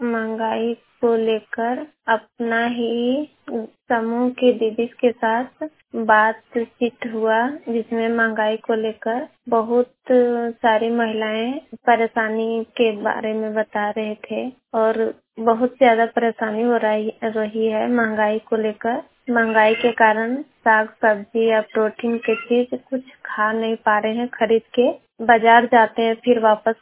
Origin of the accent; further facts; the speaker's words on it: Kundi Dhanwar, Jharkhand, India; मेरा गांव कुंडी धनवार, पंचायत कुंडी धनवार, मैं कोडरमा से मोबाइल वाणी रिपोर्टर बोल रही हूँ।